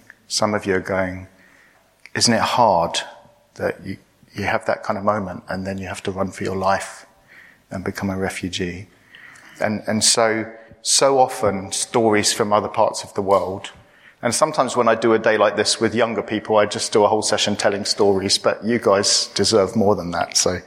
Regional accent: Cyprus; Cyprus, which is where I was born and grew up. And what's lovely is we've recently planted a church in my hometown where I grew up.

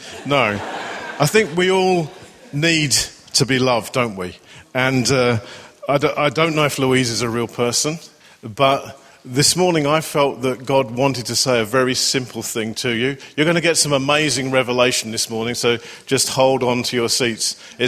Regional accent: London, United Kingdom; born there; I remember really for myself that as a teenager, I was born in London

